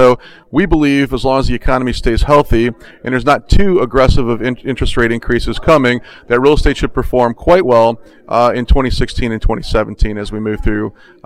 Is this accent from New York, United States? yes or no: no; Orlando, Florida, United States; I'm from Orlando, so I can pick on Tampa.